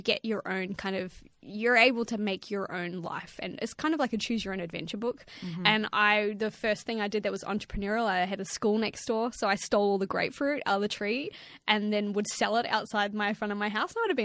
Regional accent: New Zealand; So I grew up in New Zealand, a very, very small town with 100,000 people with two entrepreneurial parents

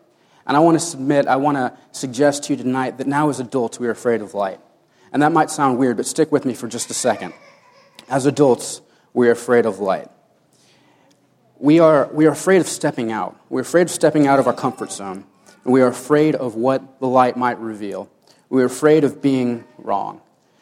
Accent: Houston, Texas, United States; I'm from Houston, Texas. Texas, of course, where everything is bigger and better. I'm 19 years old.

